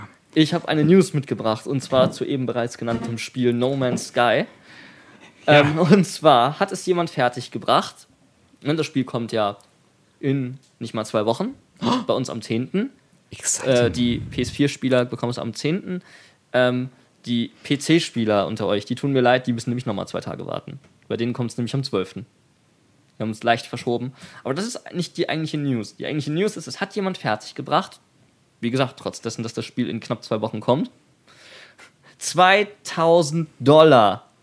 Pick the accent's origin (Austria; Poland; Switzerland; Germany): Germany; Frankenberg, Hesse; die Sparkasse Frankenberg-Eder, also aus der Gegend, wo ich herkomme ursprünglich